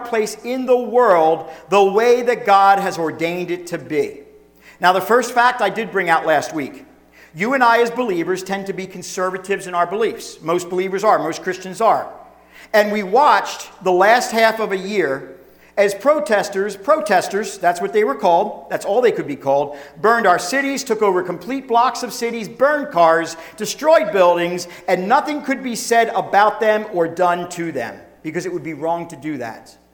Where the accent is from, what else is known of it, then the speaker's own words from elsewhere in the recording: United States; I do that because I'm an American.